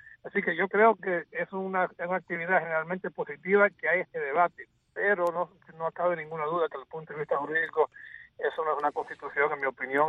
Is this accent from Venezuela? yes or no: no; United States; Yo soy americano